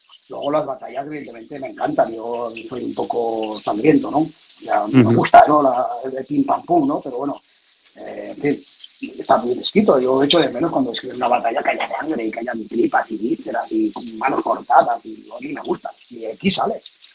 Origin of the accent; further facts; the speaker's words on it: Spain; Lo bueno para mí es el español, porque claro, soy español.